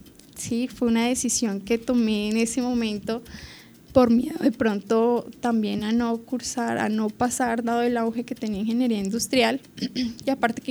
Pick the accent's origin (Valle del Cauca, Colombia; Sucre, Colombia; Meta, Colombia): Meta, Colombia; also born or lived in Cáqueza; doy gracias al departamento del Meta por acogerme como su hija adoptiva y es un orgullo para mí siempre decir soy del Meta, a pesar de que en registro estoy de Caquesa, Cundinamarca, soy 100% llanera.